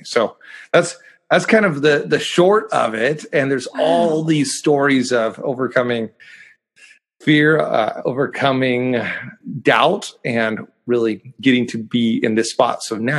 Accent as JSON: {"language": "English", "region": "Washington", "country": "United States", "also_born_or_lived": "Mexico", "said": "I'm originally from Washington, then lived in Mexico for 7 years and came back to Washington. Mm-hmm. Yeah. Mexico, 7 years, grew up there."}